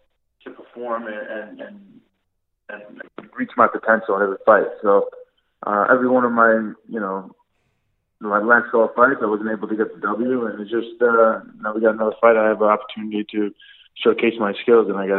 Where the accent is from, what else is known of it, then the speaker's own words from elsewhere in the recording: New York, United States; So just being a New Yorker, the first event ever.